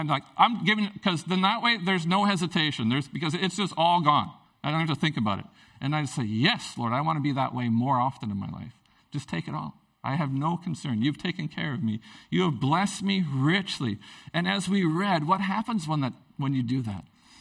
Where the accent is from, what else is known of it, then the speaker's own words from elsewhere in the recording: Prince Rupert, British Columbia, Canada; some friends of ours that I grew up with in Prince Rupert.